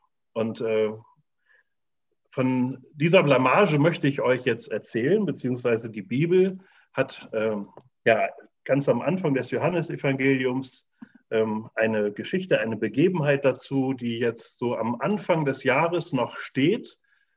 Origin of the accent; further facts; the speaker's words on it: Bremen, Germany; born there; Bei uns im Norden hat man das früher öfter gesagt, in Bremen, wo ich geboren bin.